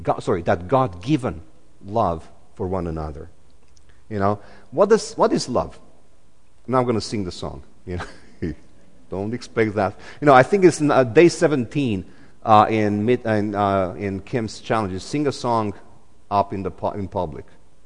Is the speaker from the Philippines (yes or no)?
no; Romania; English is a second language; So I grew up in Romania, as you know, and my grandma was Hungarian.